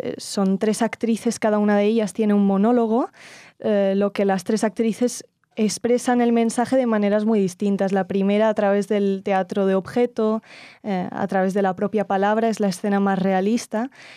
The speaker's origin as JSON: {"language": "Spanish", "town": "Barcelona", "region": "Catalonia", "country": "Spain", "tie": "born there", "said": "yo nací en Barcelona en 1995, tengo 22 años. Y nací en el seno de una familia judía en Barcelona, soy de la comunidad israelita de Barcelona."}